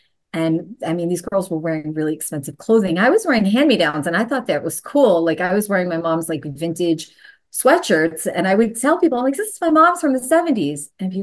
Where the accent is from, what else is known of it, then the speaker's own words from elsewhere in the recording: New York City, New York, United States; also born or lived in Long Island; I grew up in New York City, and we had a tragic death in our family, and we had to move to Long Island like within a week.